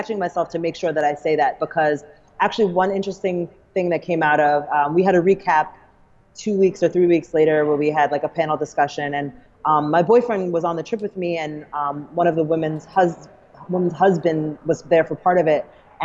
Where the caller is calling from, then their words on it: New York, United States; Oh, I'm actually at Columbia University Library